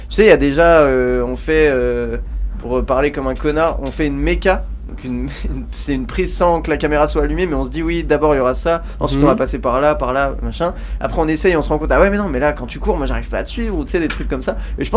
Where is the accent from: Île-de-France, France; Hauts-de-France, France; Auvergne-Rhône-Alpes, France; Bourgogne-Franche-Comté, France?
Auvergne-Rhône-Alpes, France; Villefontaine; Moi, je pars vraiment de très peu de choses, d'une ville très petite, de la périphérie... Enfin, du Nord-Isère, quoi, je viens de Villefontaine. Donc déjà, tu vois, j'ai pas grandi à Grenoble